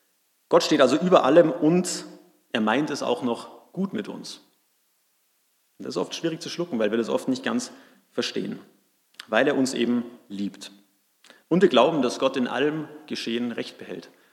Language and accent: German; Salzburg, Austria; Ich bin ja in Salzburg aufgewachsen und Salzburg ist ja übersät mit Kirchen.